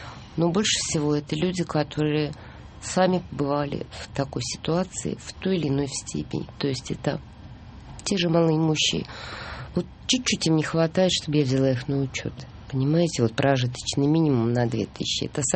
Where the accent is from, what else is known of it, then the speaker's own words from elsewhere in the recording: Moscow, Russia; born there; moved away as an adult; Вот я русская и родилась в Москве.